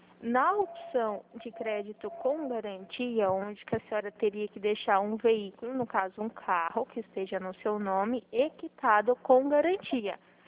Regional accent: Dourados, Mato Grosso do Sul, Brazil; Melhor ainda, eu sou daqui de Dourados.

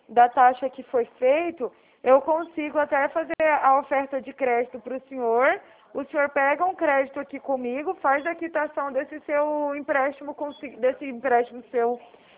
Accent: Araraquara, São Paulo, Brazil; Eu sou aqui de Araraquara, São Paulo, interior de São Paulo.

